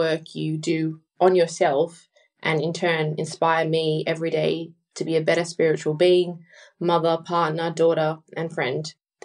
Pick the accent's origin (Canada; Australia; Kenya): Australia; now in London, United Kingdom; I'm an Australian who lives in London